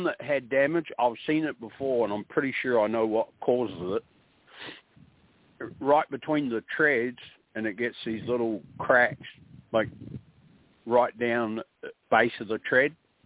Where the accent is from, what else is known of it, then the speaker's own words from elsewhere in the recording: New Zealand; now in United States; Well, I'm from New Zealand originally, but I'm...